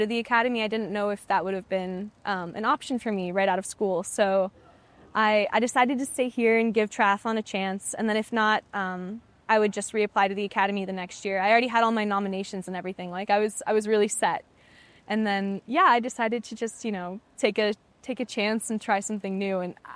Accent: Tennessee, United States; also born or lived in New Mexico; So I grew up for most of my childhood in Tennessee, and then I was born in New Mexico, and then we moved away, and then we moved back for my senior year.

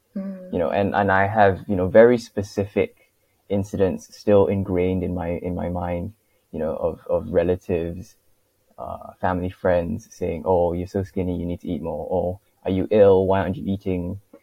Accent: Singapore; moved away as an adult; also born or lived in United Kingdom; I was born and raised in Singapore from, you know, 0 to like 20, was I 20, I think, when I went to the UK for the first time. And then I was there from the age of 20 to 24.

